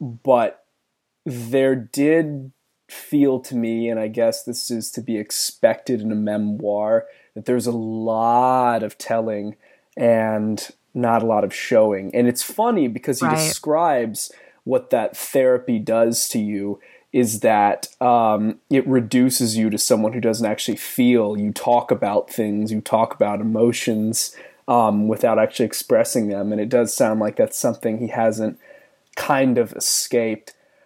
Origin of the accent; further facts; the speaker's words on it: Georgia, United States; Yeah, it's funny because, you know, I grew up in Georgia, too. I feel like we all have backgrounds in the South, pretty much.